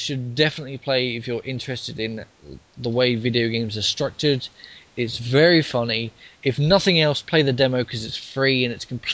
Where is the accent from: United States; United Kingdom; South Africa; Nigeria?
United Kingdom; I mean, I'm British and I'm obsessed with the narrator.